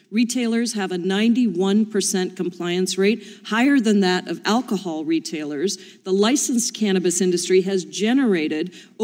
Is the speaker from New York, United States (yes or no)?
no; Washington, United States; specifically being from the state of Washington. I'm very proud to represent the 7th District and my home state of Washington.